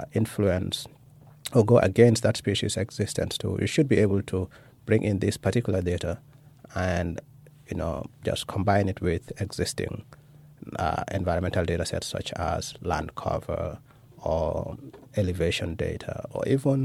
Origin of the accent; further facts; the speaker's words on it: Gambia; I grew up in the Gambia, West Africa